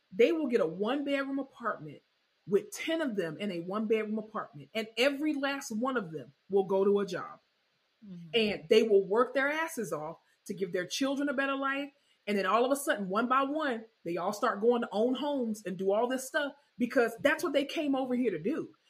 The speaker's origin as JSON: {"language": "English", "region": "Florida", "country": "United States", "said": "I think because I am from South Florida, and in South Florida, there is always a group of what I call asylum seekers"}